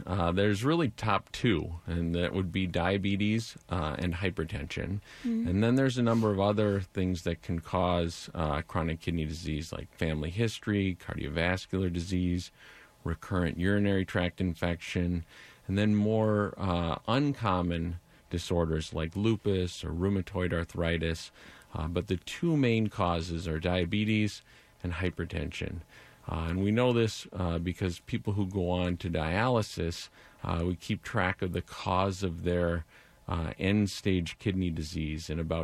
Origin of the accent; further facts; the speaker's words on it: St. Anthony Village, Minnesota, United States; So I was born and raised here in the Twin Cities. I grew up in St. Anthony Village and went to school at Amherst College in Massachusetts.